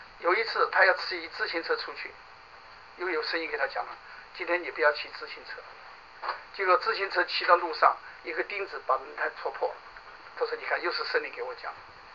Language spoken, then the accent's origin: Chinese; China; also born or lived in Shanghai; 因为我从大陆来